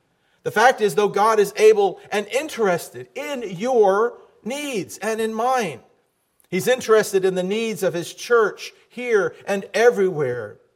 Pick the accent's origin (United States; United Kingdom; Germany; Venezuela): United States; Miami, Florida; Now, I grew up in Miami. Not a lot of snow, right?